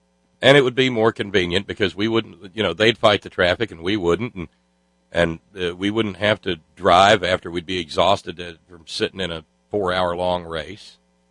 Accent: Florence, Alabama, United States; I grew up in North Florence, just not North Florence, South Carolina, North Florence, Alabama.

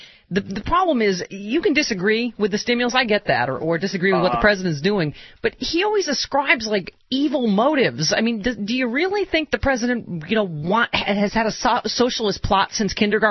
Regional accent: Lockport, New York, United States; Yeah, I'm from Lackport, up the transit.

